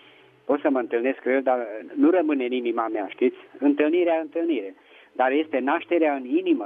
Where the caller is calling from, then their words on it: Petroșani, Hunedoara County, Romania; din Petroșani.